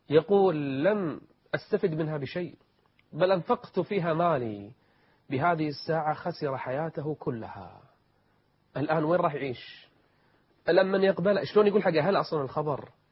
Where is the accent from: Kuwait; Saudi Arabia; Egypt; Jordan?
Kuwait; وراح تشوفون تقرير مصور عن عدد حالات الإيدز عندنا بالكويت